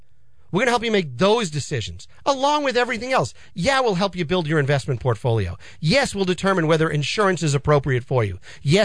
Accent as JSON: {"language": "English", "region": "Massachusetts", "country": "United States", "tie": "born or raised there", "lives_now": "North Andover, United States", "said": "I grew up on the North Shore, live in the Merrimack Valley with my five kids and my wife in North Andover."}